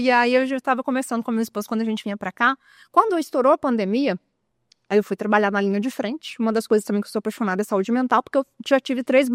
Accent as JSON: {"language": "Portuguese", "town": "Lagoa da Prata", "region": "Minas Gerais", "country": "Brazil", "said": "eu sou de Lagoa da Prata."}